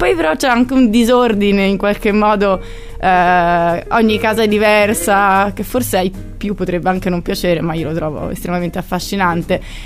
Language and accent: Italian; Umbria, Italy; accent: Umbrian, Tuscan-influenced; sono cresciuta in centro Italia, in Umbria, al confine con la Toscana, per questo ho un po' di H nel mio accento